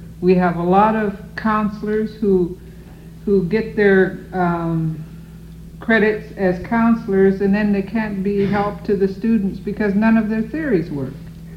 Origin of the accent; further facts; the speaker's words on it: United States; Again, as an Indian, I can tell you that my education, even as irrelevant as it is to the community, has been helpful to Indian people.